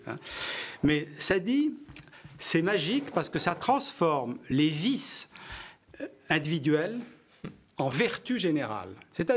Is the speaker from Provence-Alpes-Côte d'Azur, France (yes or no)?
no; Saint-Jean-de-Luz, Nouvelle-Aquitaine, France; born there; moi je suis basque, je suis né à Saint-Jean-de-Luz, et de l'autre côté de la frontière